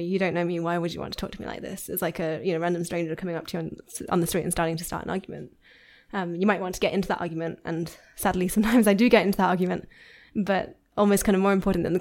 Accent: Yorkshire and the Humber, United Kingdom; I am from Yorkshire.

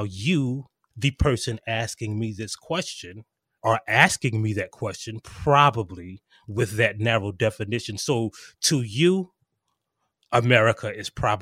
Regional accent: South Carolina, United States; I am actually from South Carolina. So, you know, I am familiar with Tim Scott.

